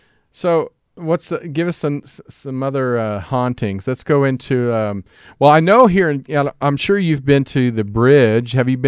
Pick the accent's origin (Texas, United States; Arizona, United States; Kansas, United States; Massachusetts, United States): Kansas, United States; I knew where I grew up in Kansas, outside of my hometown.